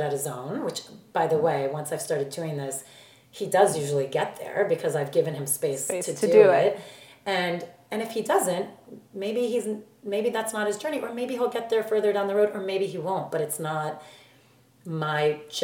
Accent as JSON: {"language": "English", "region": "New Jersey", "country": "United States", "said": "I'm from New Jersey."}